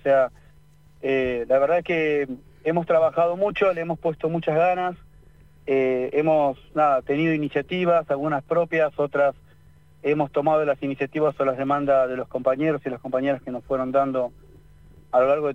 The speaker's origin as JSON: {"language": "Spanish", "region": "Pampas", "country": "Argentina", "lives_now": "Buenos Aires, Argentina", "said": "Soy de la región pampeana, sí, pero vivo en la ciudad de Buenos Aires."}